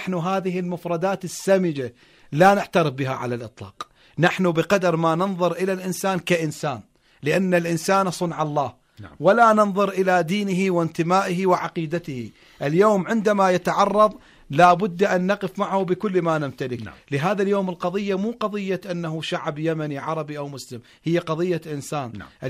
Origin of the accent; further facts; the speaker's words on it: Iraq; بطبيعة الحال نحن كشعب عراقي نمتاز بخصلة